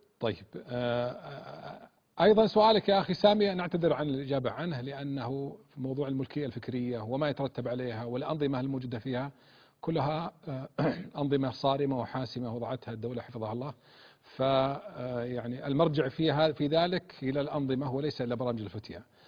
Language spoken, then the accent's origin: Arabic; Saudi Arabia; عندنا في المملكة العربية السعودية